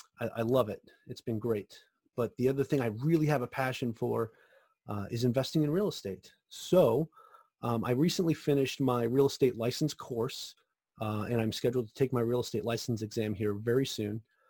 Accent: Central Islip, New York, United States; also born or lived in Florida; I'm originally from a little town in New York called Central Islip on Long Island. Grew up there. I was born in Florida, but grew up on Long Island. Lived there since I was about 5 or 6, something like that.

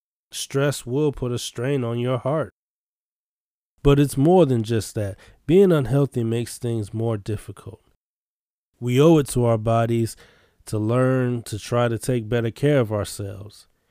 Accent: Chicago, Illinois, United States; I'm from Chicago. Let's begin.

